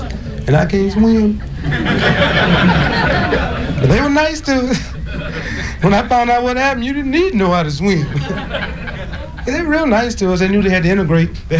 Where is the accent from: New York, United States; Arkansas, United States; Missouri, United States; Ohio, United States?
Missouri, United States; St. Louis; Born and raised in St. Louis, Missouri, but we had our problems there.